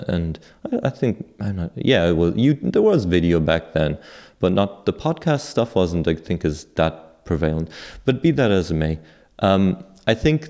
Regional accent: Ireland; accent: German; I come from Ireland originally

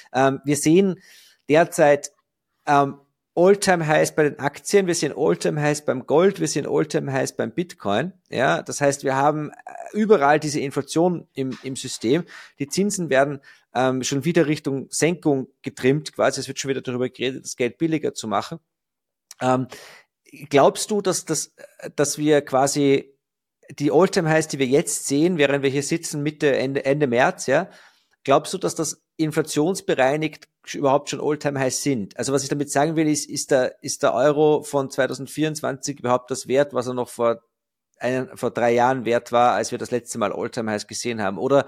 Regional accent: Austria; die Lage bei uns in Österreich auch noch um einiges entspannter ist als in Deutschland nördlich des Weißwurst-Äquators.

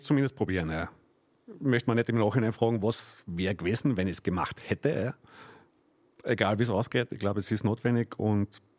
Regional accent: Austria; Ich bin gern da, ich bin Österreicher, ich wohne da gern, ich habe da meine Family, meine Friends.

